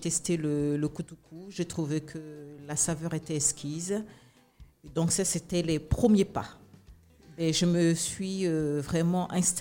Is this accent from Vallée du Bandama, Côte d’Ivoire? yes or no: yes; Sakassou, Vallée du Bandama, Côte d’Ivoire; also born or lived in Toumodi; Je suis baoulé de Sakassou et de Toumoudi. Nzan, en baoulé, ça veut dire boisson.